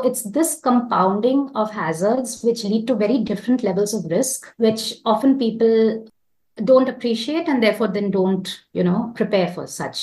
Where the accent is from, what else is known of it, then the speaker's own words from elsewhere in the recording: North India, India; Growing up in North India, I have experienced us drinking cooling drinks